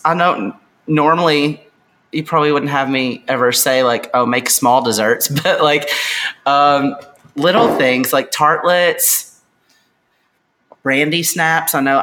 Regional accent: the South, United States; I'm from the South, so it's kind of a lot of my family lives in Georgia.

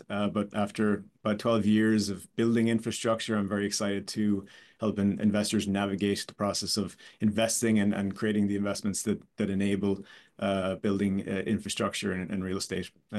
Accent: Ireland; moved away as an adult; I'm originally Irish, grew up in Ireland, like yourself, and similarly spent a lot of my life, most of my career, almost all my career actually, outside of Ireland.

